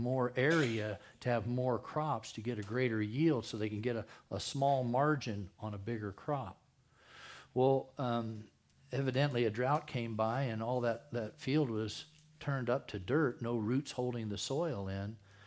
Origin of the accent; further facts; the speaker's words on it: Texas, United States; moved away; I used to say when I moved here from Texas, I used to have to throw a handful of sand on my food to make it taste right